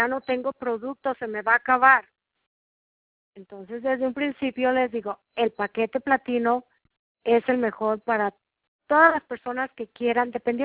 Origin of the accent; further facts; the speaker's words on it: Mexico; sí tengo estudios de que hice de negocio allá en mi país, en México